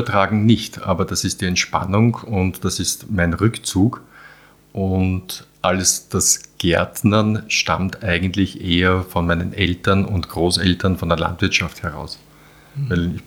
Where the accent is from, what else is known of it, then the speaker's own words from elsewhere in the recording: Vienna, Austria; Also ich bin geboren in Wien, ich bin in die Schule und bin immer in Wien groß geworden, aber Wochenende und Ferien war immer Landwirtschaft.